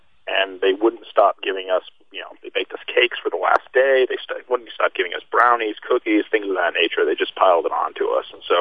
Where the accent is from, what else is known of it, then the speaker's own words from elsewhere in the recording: Sitka, Alaska, United States; I told them, I'm from Sitka normally. They're like, oh, good. At least you know something about removing snow.